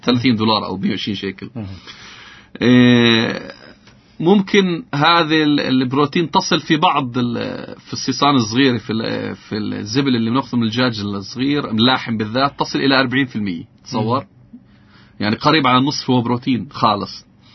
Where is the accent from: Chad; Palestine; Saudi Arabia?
Palestine; يعني احنا عندنا في فلسطين تقريبا 70,000 طن مخلفات دواجن